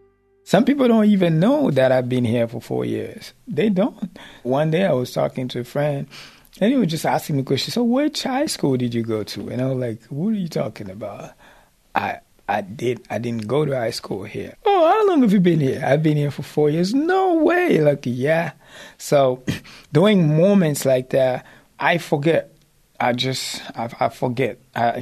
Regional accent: Kinshasa, DR Congo; English is a second language; moved away as an adult; I grew up in Kinshasa. Kinshasa it's like New York, but in the Congo. I went to school for journalism, and I was like a reporter.

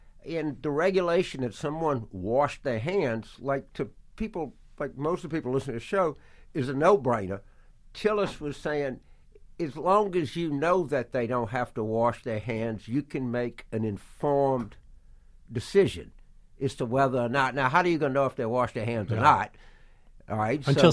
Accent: Louisiana, United States; a lot of states like Louisiana, it's been said, and I think unfortunately it's my home state, that the flag of Texaco flies over the state capitol.

